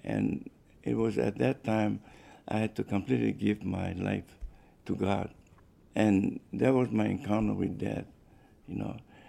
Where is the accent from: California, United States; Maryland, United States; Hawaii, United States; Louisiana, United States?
Hawaii, United States; accent: Pidgin; I had a difficult time with speech because of my Pidgin accent, and then I had a hard time understanding the Southern drawl, you know.